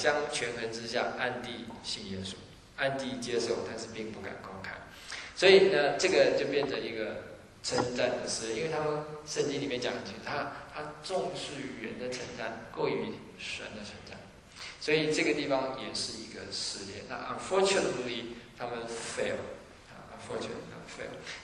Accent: China; 我们中国人就喜欢用比较负面的去鼓励他

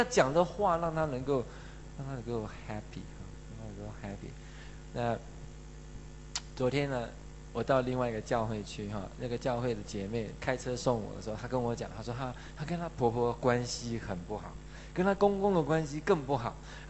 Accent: Taiwan

